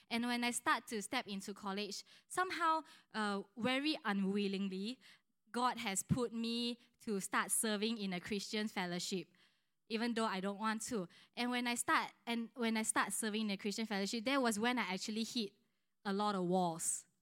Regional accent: Malaysia; English is a second language; growing up in Malaysia, I'm born in a Christian home.

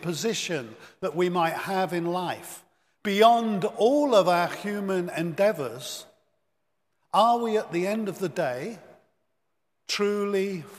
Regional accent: England, United Kingdom; when I grew up in England as a young man.

